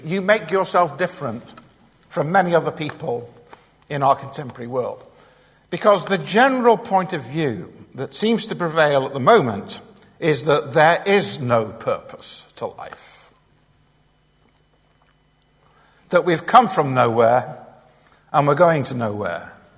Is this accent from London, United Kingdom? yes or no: no; Manchester, North West England, United Kingdom; even though I come from Manchester